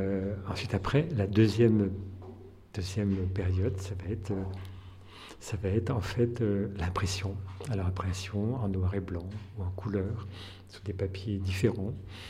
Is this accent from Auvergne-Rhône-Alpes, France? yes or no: yes; Lyon, Auvergne-Rhône-Alpes, France; je suis lyonnais